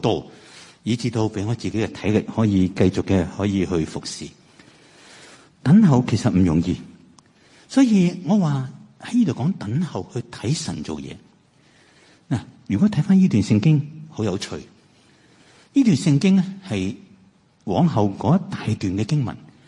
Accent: Hong Kong; 我哋香港人系出名呢系心急嘅。我哋亦都系好多时都会觉得我哋呢个城市嘅效率系好高。

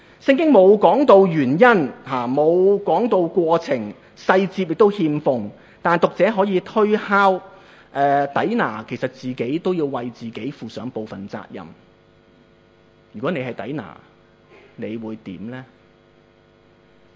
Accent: Chaozhou, Guangdong, China; 我是一个潮州裔的家庭长大的潮州人

